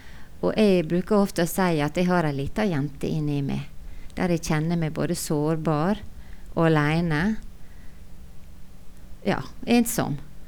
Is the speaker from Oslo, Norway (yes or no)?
no; Volda, Møre og Romsdal, Norway; Det stemmer, jeg vokste opp inn i Volda og bodde der til jeg var 20 år.